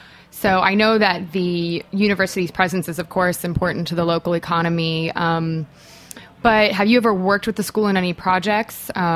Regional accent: the South, United States; I know I'm from the South, so we kind of have two. It's fall and then hot.

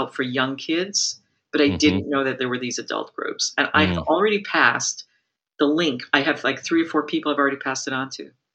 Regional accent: Massachusetts, United States; We're both Jewish. She grew up in New Jersey. I grew up in Massachusetts.

